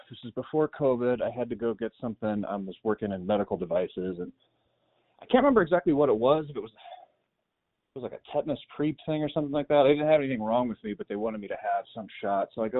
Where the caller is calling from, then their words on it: Colorado Springs, Colorado, United States; I am calling from Colorado Springs.